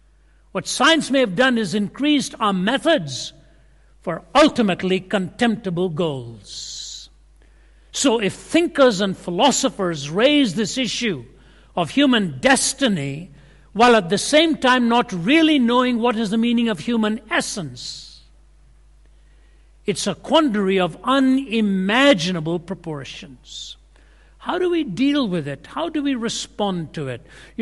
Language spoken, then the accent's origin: English; Delhi, India; moved away as an adult; I lived in India till I was 20, growing up in Delhi, so very comfortable, very fluent in Hindi. My mother was from Chennai in the south, so I'm quite comfortable with the southern Indian language of Tamil as well.